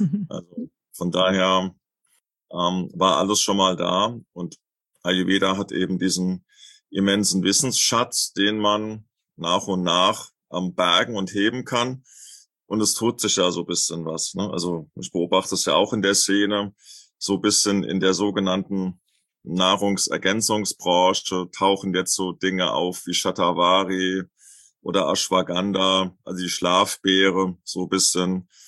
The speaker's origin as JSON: {"language": "German", "town": "Lorsch", "region": "Hesse", "country": "Germany", "tie": "born or raised there"}